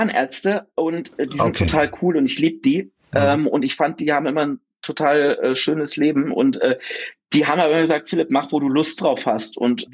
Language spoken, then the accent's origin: German; Oschersleben, Saxony-Anhalt, Germany; Das war aber bei uns in Oschersleben, so einer 18.000 Einwohnerstadt, nicht so einfach.